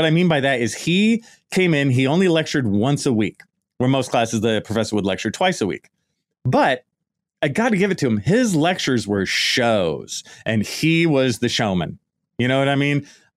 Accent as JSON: {"language": "English", "region": "California", "country": "United States", "tie": "born or raised there", "said": "I grew up in the Bay Area, in the East Bay Area. And I drove down and I got to the dorms."}